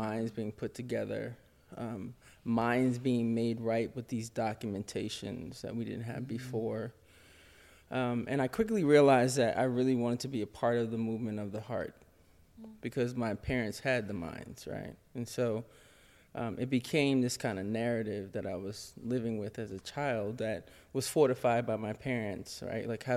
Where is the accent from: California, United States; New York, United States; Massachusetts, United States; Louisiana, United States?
New York, United States; Harlem; I grew up in Harlem, New York, and I remember as a kid, my mom had really powerful people around me.